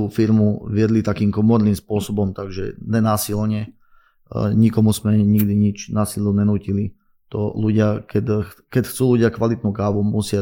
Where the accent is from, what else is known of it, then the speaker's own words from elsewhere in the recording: Záhorie, Slovakia; A keďže som zo Záhoria